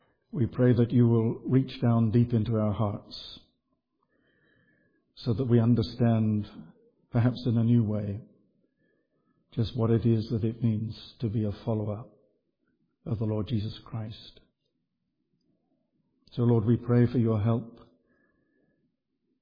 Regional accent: East of England, United Kingdom; born there; for me at that time it was way up north because I was born in Essex.

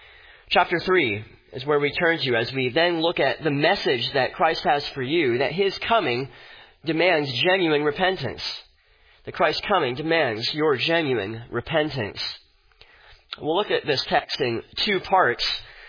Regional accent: Fargo, North Dakota, United States; I remember years ago when President George W. Bush came to my hometown of Fargo, North Dakota, and the entire city was bustling

